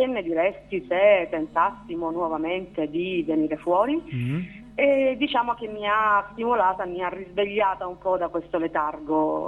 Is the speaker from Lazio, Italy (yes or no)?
no; Apulia, Italy; Io sono pugliese, sono salentina